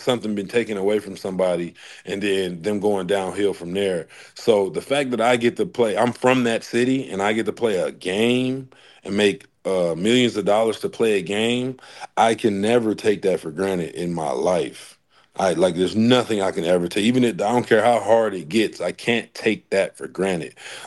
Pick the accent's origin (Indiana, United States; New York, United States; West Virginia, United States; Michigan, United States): Michigan, United States; Flint; And I come from Vehicle City. If you don't know what Vehicle City is, it's Flint, Michigan.